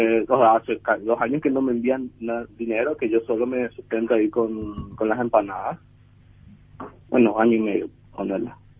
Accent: Mariano Roque Alonso, Central, Paraguay; moved away as an adult; now in Russia; Tengo 22 años. Estoy en Rusia hace 2 años. En octubre fueron 2 años que estoy en Rusia.

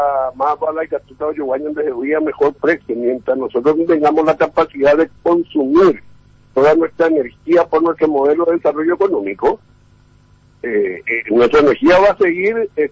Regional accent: Paraguay; como paraguayos

